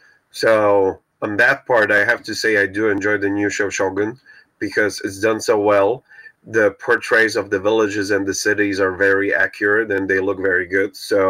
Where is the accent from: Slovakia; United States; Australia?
Slovakia; Košice, Košice Region; English is a second language; now in Japan; When you renovate an old house in a protected area, even in Prague or in my hometown, Košice, you have to obey the old ways of making stuff.